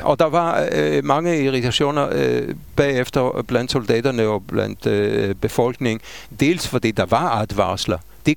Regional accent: Jerusalem, Jerusalem District, Israel; altså jeg er fra Jerusalem

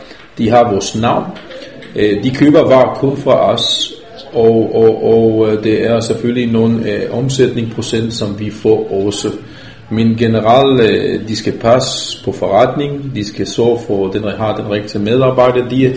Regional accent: Israel; Danish is a second language; now in Denmark; Jeg kan ikke lade være, fordi jeg kommer fra Israel

